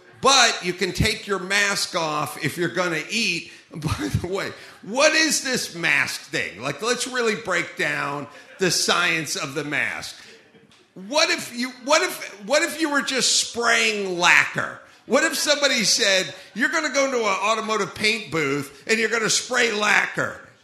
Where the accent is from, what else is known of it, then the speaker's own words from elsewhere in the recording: Los Angeles, California, United States; I'm from Los Angeles, and Los Angeles is like our governor and our mayor in Los Angeles, California.